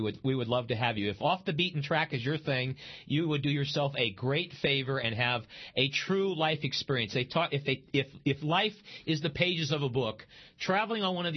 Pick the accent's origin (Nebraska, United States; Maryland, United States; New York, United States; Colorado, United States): Nebraska, United States; Omaha; I am from Omaha, Nebraska myself.